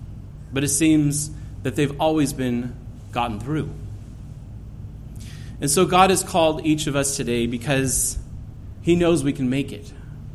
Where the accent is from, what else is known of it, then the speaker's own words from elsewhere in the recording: United States; Growing up in the United States, it's hard to see the country destroying itself as it is.